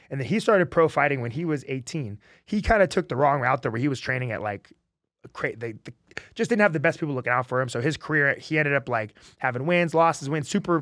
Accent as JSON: {"language": "English", "region": "California", "country": "United States", "tie": "born or raised there", "said": "So I grew up in Inland Empire, actually."}